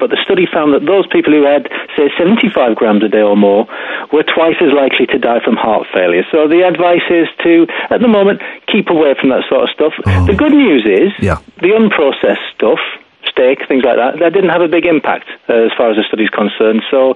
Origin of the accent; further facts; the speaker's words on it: Scotland, United Kingdom; born there; I count myself as Scottish, having been born there.